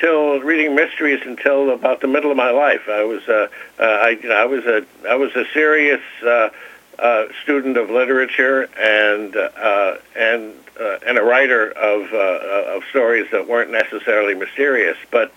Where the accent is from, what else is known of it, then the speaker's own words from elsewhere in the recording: Tomah, Wisconsin, United States; I grew up in Tomah, but and I also, edited the weekly newspaper in a town in Massachusetts, Mansfield, Massachusetts